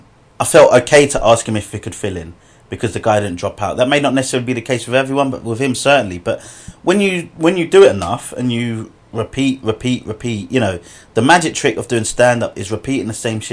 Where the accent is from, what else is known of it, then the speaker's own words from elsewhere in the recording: United States; the clientele is that probably of not where I grew up in the States.